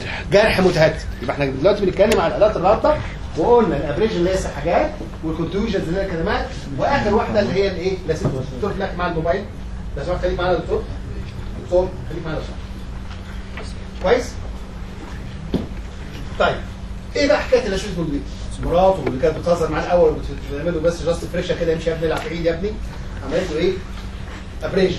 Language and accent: Arabic; Egypt; بيسموه صرصور الودن احيانا اللغه العاميه بقى عندنا في مصر